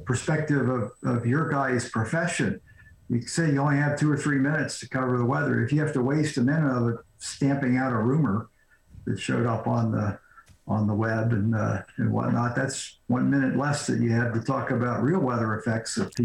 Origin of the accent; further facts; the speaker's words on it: Delaware, United States; And I grew up in Delaware, so we're flying up and down the beaches, and I'm saying, well, look at that, I was there.